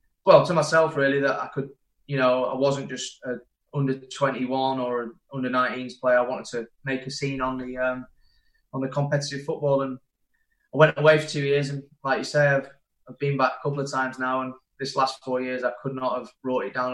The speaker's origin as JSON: {"language": "English", "town": "Sheffield", "region": "Yorkshire and the Humber", "country": "United Kingdom", "tie": "born or raised there", "said": "Yeah, I come from, you know, a normal background, if you like. My mum and dad, hardworking family, and brought me and my brother up the same way"}